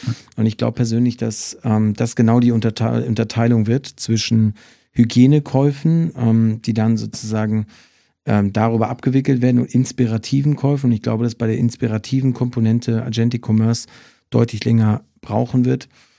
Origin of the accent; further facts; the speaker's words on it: Hagen, North Rhine-Westphalia, Germany; Also ich komme aus Hagen